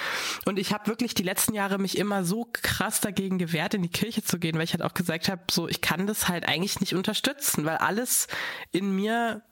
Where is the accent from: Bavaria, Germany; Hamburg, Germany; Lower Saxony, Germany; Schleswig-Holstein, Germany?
Bavaria, Germany; ich komme halt aus Bayern, wie du auch. Und eigentlich komme ich aus einer sehr progressiven Familie. Wir haben eigentlich, wir sind auch überhaupt nicht gläubig